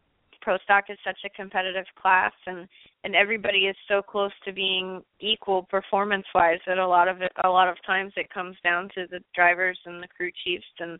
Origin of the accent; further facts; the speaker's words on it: Texas, United States; I mean, to each their own, but I'm from Texas. I like a steak.